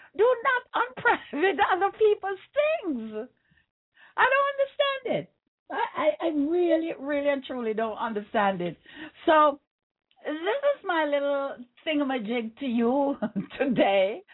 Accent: Jamaica; Is I borrowed it from growing up in Jamaica, where we use partner susu in order for poor people to get along and build them little house or send them children to school or buy something special.

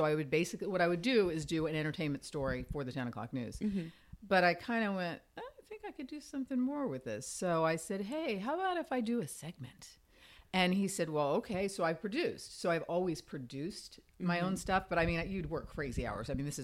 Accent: Fort Myers, Florida, United States; I mean, I grew up in Fort Myers, Florida, this little tiny town.

